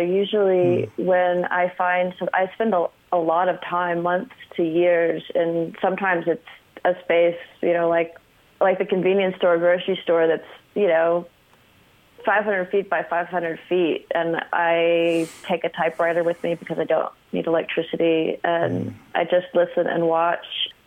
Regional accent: California, United States; moved away; also born or lived in Deep South; Well, I was from California, and then we ended up in the Deep South, and I didn't go to school. I lived in the middle of absolutely nowhere in the Deep South.

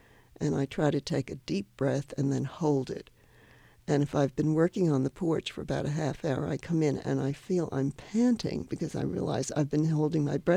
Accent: New York City, New York, United States; But I think growing up in New York City, I was exposed to many wonderful museums and art galleries

